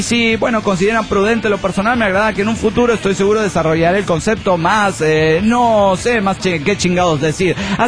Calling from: North Carolina, United States; de North Carolina.

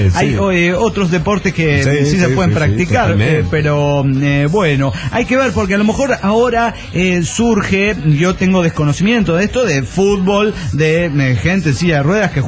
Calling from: Guadalajara, Jalisco, Mexico; de Guadalajara, Jalisco, México.

